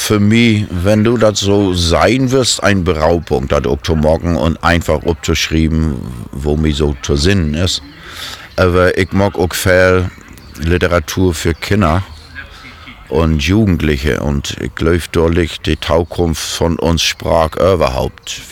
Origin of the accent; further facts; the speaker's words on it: Mecklenburg-Vorpommern, Germany; ich komme aus Leisterfurg und im Landkreis Ludwigslust.